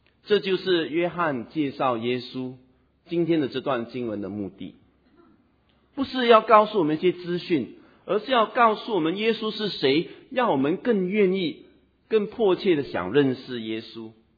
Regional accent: Singapore; 我们新加坡人就成功的率领民间的组织，

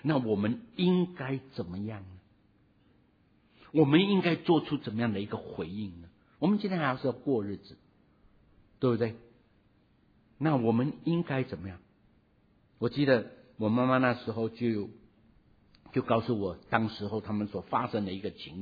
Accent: Guangdong, China; 或者我们套一句我们广东人的一句俗语

